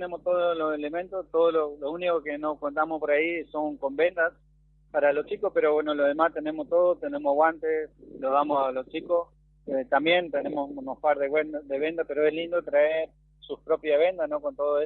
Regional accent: Curuzú Cuatiá, Corrientes, Argentina; Soy de Curuzú-Cuatiá, nativo allá, y hace 2 años que estamos acá

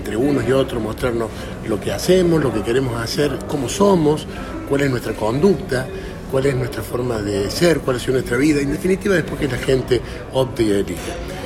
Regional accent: Córdoba, Argentina; como cordobés, como hombre del interior que soy

